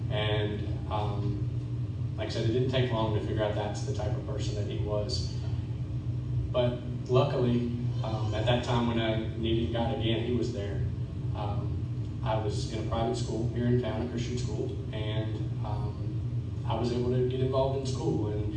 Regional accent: Florida, United States; also born or lived in St. Petersburg, Florida; And I grew up in Wakulla County, and we have someone here from my hometown

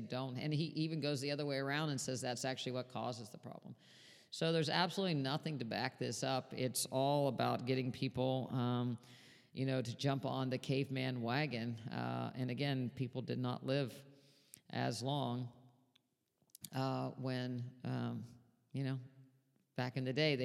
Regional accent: United States; you know, I come from West Virginia, Pennsylvania border.

